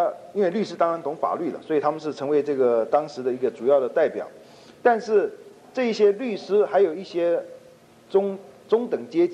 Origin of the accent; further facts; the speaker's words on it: Taiwan; 一个法国人跟我讲他知道我从台湾来的，不过他是把我看成中国人